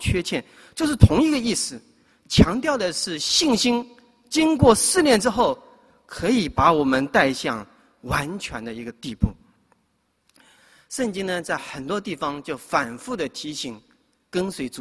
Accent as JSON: {"language": "Chinese", "town": "Hangzhou", "region": "Zhejiang", "country": "China", "tie": "born or raised there", "said": "我呢这个信主是在我的老家浙江杭州的一个农村里面信主的。"}